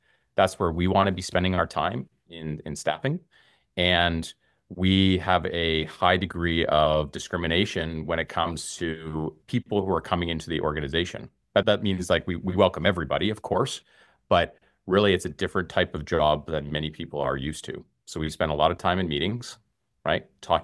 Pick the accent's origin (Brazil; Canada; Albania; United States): Canada; accent: Canadian; now in Australia; So, you know, my Canadian accent in Australia, it doesn't really work with my Alexa device.